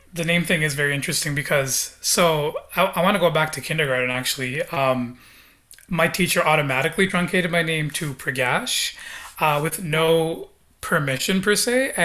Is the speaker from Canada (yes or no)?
yes; Scarborough, Ontario, Canada; also born or lived in Waterloo, Canada; I went from being born and raised in Scarborough, Ontario, to moving to Waterloo to attend Wilfrid Laurier.